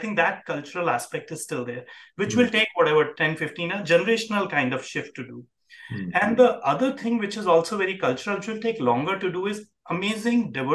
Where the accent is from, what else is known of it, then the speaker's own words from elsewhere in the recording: India; born there; very gratifying as a Indian born person.